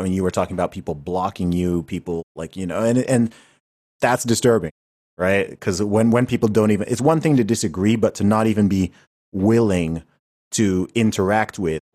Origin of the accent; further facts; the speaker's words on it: United Kingdom; I'm British